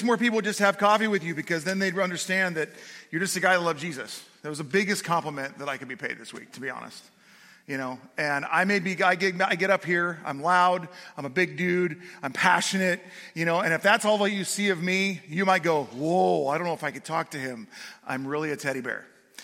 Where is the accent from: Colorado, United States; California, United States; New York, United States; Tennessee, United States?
California, United States; I'm originally from California. I was raised bleeding red and gold, so it's not just a bandwagon thing.